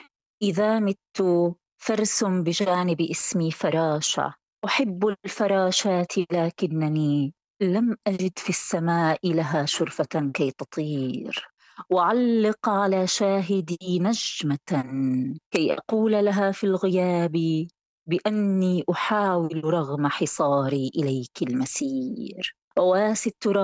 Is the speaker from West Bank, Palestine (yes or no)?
no; Gaza, Gaza Strip, Palestine; وهذا أقل واجب نحن كشعراء فلسطينيين وكغزيين بالمناسبة يجب أن نفعله، هو أن نتحدث عن غزة